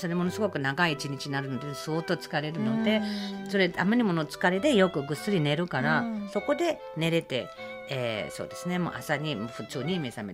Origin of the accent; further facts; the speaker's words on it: Germany; Japanese is a second language; 私ドイツ人なので、その西と東ドイツがあったので、私西ドイツ生まれなので、勉強したのは西ベルリンだから、東ドイツのど真ん中にあったまだ壁の時の西ベルリンだったので